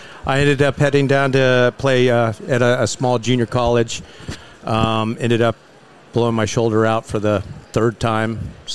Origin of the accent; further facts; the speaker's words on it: California, United States; Scott Valley is the valley that we grew up in, but okay. It's Northern California.